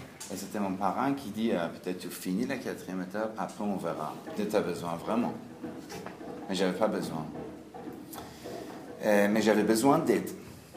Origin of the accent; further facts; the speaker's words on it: Iran; French is a second language; also born or lived in Greece; Mon français n'est pas bien parce que je viens d'Iran et j'ai commencé mon rétablissement en Grèce.